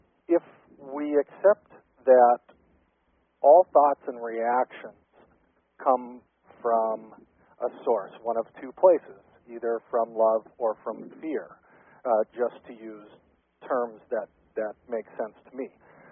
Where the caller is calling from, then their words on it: North Dakota, United States; Well, I'm calling from North Dakota.